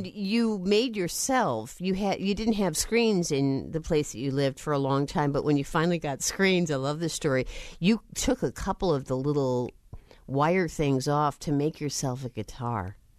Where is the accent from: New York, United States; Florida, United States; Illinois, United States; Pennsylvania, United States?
Illinois, United States; Chicago; he's joining us from the studios of WBEZ in Chicago, Illinois, which is my hometown as well.